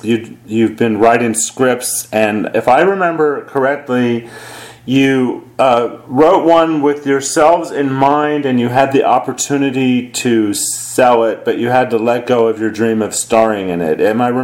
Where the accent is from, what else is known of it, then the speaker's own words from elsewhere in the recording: Arizona, United States; No, I grew up in Arizona.